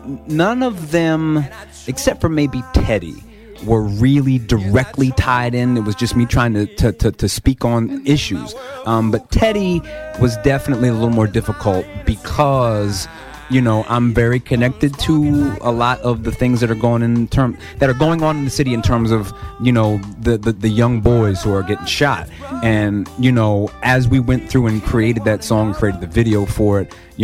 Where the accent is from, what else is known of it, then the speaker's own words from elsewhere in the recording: Delaware, United States; we're all from Delaware.